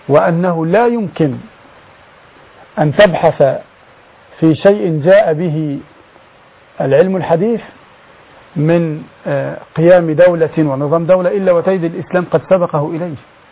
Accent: Upper Egypt, Egypt

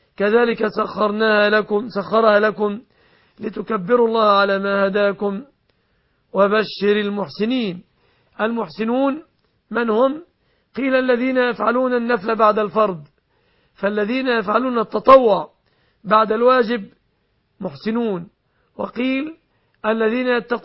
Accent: Egypt; أن يحفظ بلادنا مصر

